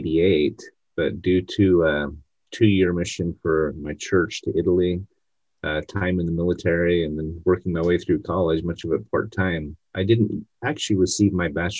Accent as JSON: {"language": "English", "country": "New Zealand", "tie": "born or raised there", "also_born_or_lived": "Utah", "lives_now": "San Diego, United States", "said": "You know, I grew up in New Zealand as a kid and then lived in Utah for many years"}